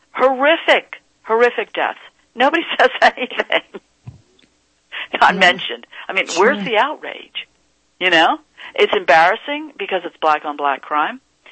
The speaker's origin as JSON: {"language": "English", "town": "Washington", "region": "District of Columbia", "country": "United States", "tie": "born or raised there", "said": "just because I come from Washington, and I mean, I grew up in a political environment."}